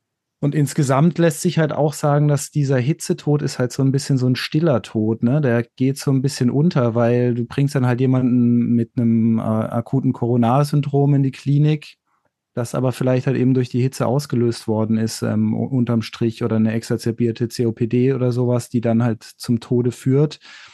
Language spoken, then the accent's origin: German; Southern Germany, Germany; now in Hamburg, Germany; Ich komme eigentlich aus Süddeutschland.